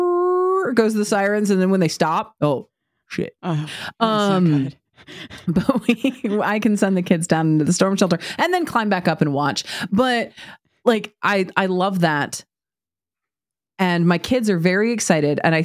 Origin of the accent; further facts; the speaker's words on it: Oklahoma, United States; I will say, so I've lived in Oklahoma my entire life.